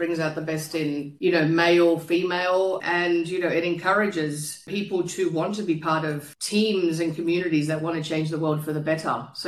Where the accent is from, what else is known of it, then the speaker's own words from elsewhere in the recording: Uruguay; I was born in Uruguay, South America, very small country, quite a lot of poverty.